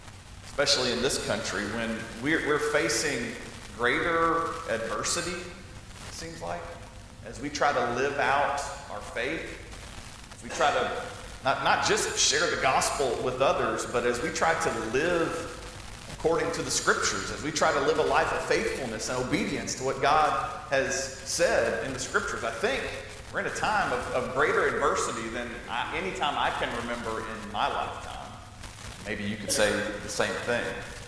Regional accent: Tennessee, United States; I've spent my whole life in the Bible Belt, same as many of you. I grew up in Middle Tennessee. It's a lot like North Alabama.

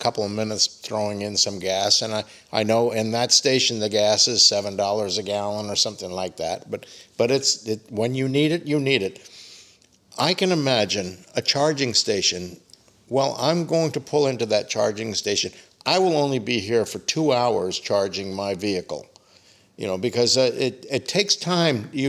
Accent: Long Island, New York, United States; I grew up on Long Island, New York, and on the Belt Parkway, believe it or not, which is a very, very heavily traveled parkway, the South Shore of Long Island and down through Brooklyn

